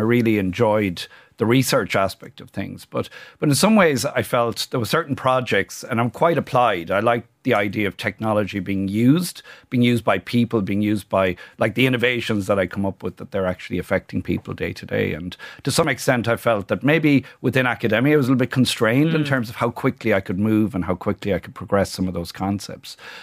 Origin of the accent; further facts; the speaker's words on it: Munster, Ireland; So I grew up in County Kerry on a farm